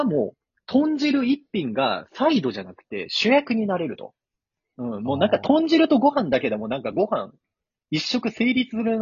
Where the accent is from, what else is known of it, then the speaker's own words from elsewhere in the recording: Kansai, Japan; ちょっとやっぱ関西人としてはあるまじき行動をやっぱしちゃったん